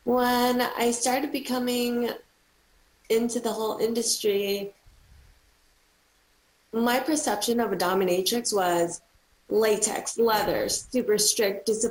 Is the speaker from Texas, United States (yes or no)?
no; California, United States; now in Las Vegas, United States; Orange County, close to LA.